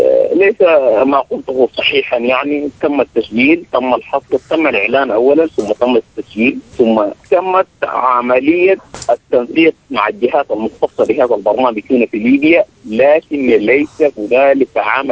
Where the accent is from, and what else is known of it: Sudan; now in Libya